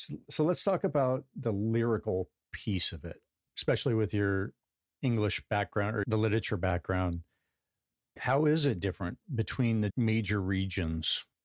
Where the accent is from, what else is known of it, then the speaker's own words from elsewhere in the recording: Arizona, United States; A kid of the 80s, but I grew up in Central Arizona. So there wasn't a lot of influence from outside of middle Arizona.